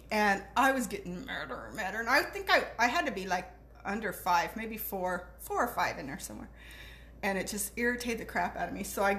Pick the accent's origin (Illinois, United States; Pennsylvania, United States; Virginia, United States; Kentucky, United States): Virginia, United States; born there; I was born in Virginia, but we only lived there, I think, like 6 months or so.